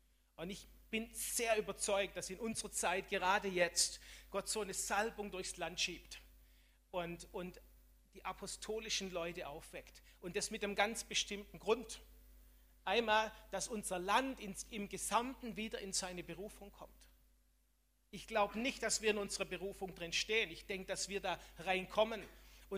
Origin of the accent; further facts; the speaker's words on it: Germany; Auch wenn wir als Deutsche im Moment so ein bisschen die Oberlehrer sind, oder?